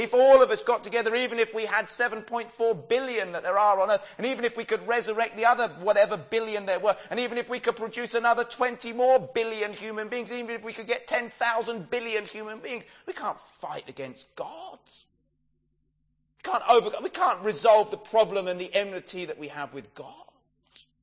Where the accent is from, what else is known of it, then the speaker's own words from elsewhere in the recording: South East England, United Kingdom; now in Suffolk, United Kingdom; I grew up near the South Downs and here we are in Suffolk.